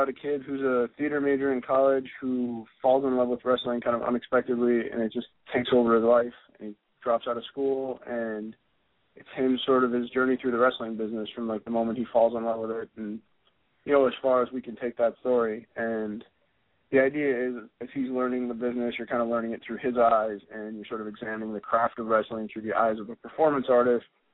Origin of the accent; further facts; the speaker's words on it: Syracuse, New York, United States; because I was from Syracuse, and he was from Syracuse, and I thought that was pretty cool as a kid.